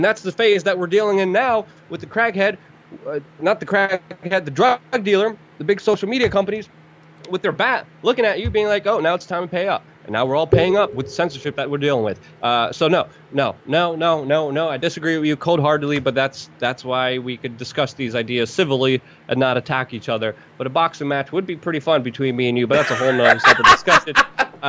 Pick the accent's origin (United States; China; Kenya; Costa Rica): United States; Brooklyn, New York; some of the friends I had here growing up in Brooklyn